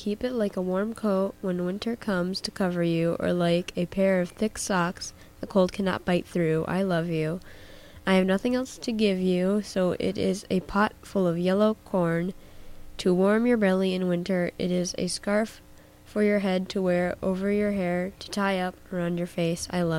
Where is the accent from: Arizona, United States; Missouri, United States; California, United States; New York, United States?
New York, United States; Hudson